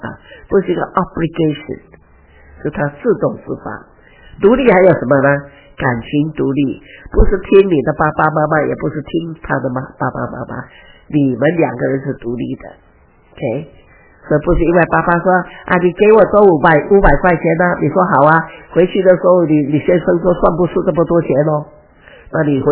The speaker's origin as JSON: {"language": "Chinese", "country": "Hong Kong", "tie": "born or raised there", "said": "因为我是在香港长大"}